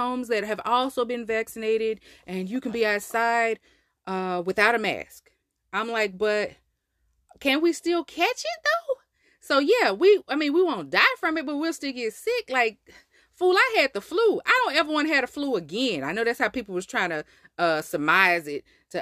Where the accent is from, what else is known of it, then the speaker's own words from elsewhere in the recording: Texas, United States; So, I am a Texan. Born and motherfucking raised. And I fucking hate it here.